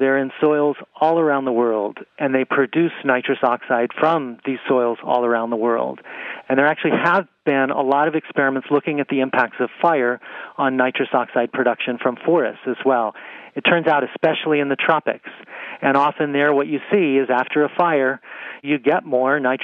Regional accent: Arizona, United States; The Wallow Fire in my home state, Arizona, has burned over 450,000 acres.

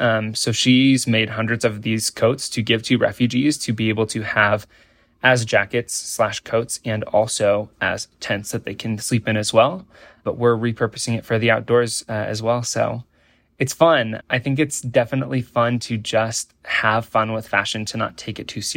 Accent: Nebraska, United States; Yeah, growing up in Nebraska, I had nature all around me. I lived my life at my grandma's farm and in my backyard.

